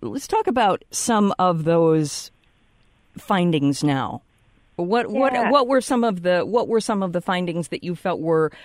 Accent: Rochester, United States; Where I grew up in Rochester, the local energy utility was called People's Natural Gas

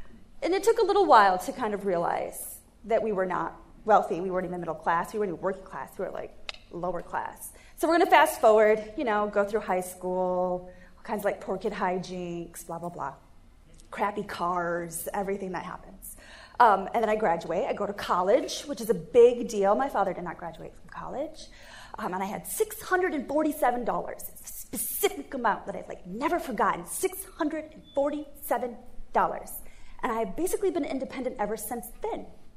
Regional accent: Onondaga, Michigan, United States; It's like, I'm from Onondaga. And it's not a good place. It's in Michigan.

